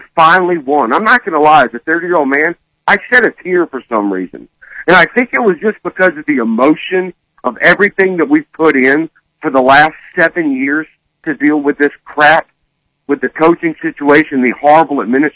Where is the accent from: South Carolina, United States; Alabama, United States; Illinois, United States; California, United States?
Alabama, United States; Mobile; now in Nashville, United States; I work in Nashville now, and I'm from Mobile, Alabama.